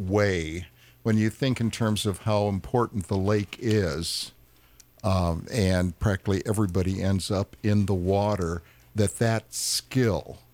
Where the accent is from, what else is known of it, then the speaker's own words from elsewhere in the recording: Midwest, United States; I grew up in the Midwest where water was user-friendly.